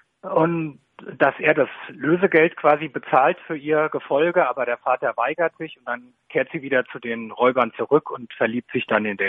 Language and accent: German; Germany; da ich ja im Spessart geboren bin, aus dem Spessart komme und den Film auch sehr gut kenne. Also ich bin quasi damit groß geworden